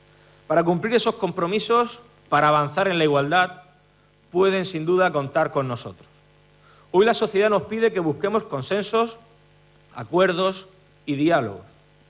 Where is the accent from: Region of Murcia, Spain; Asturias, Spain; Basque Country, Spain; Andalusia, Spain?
Region of Murcia, Spain; todo un símbolo de la solidaridad de la que somos capaces los murcianos